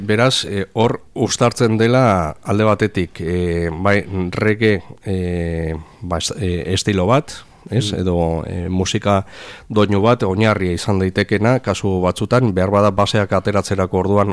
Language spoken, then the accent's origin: Basque; Irun, Basque Country, Spain; now in Hendaye, France; ni irundarra naiz hemen endaian bizi naiz ja duela urte asko